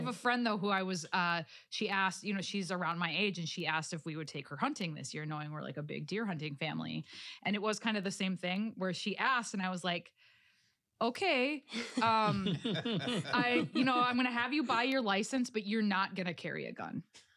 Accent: Cass Lake, Minnesota, United States; So I grew up in Cass Lake, you know, really small town.

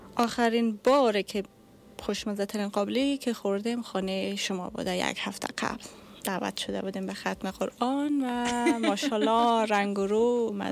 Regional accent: Afghanistan; also born or lived in Russia; now in United States; از وقتی که از افغانستان آمدیم آمریکا

